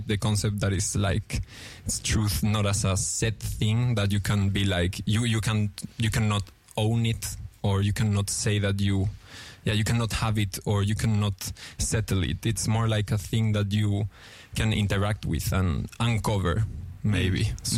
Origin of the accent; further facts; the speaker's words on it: Spain; also born or lived in Argentina; I was born in Argentina, so there's a bit of the Latin American guitar tradition there. Then I grew up in Spain, and I was not really in the south of Spain